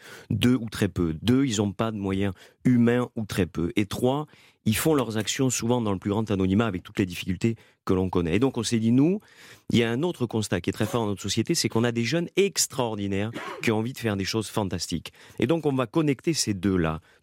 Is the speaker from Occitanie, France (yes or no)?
yes; Occitanie, France; Et chez moi, en Occitanie, particulièrement dans le plus beau département de France, le Gers.